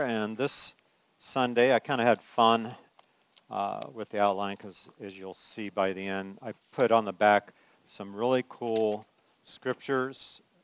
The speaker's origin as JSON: {"language": "English", "region": "California", "country": "United States", "said": "I'm from California, so I love the big first snow."}